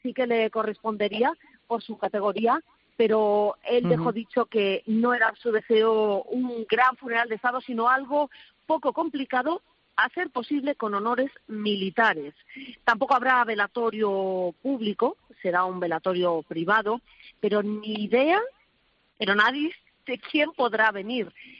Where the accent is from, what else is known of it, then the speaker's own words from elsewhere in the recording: Spain; es sido muy llamativo, por lo menos para una española como yo